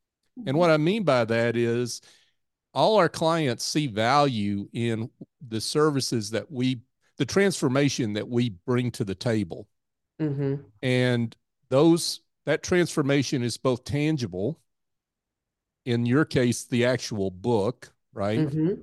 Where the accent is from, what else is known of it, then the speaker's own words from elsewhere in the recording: Tennessee, United States; I grew up in Tennessee. We're the ones that got Texas started.